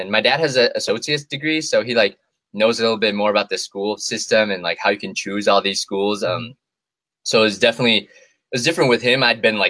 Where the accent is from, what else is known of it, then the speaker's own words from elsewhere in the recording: Madison, Wisconsin, United States; cause I grew up in Madison, and UW Madison is like a phenomenal school.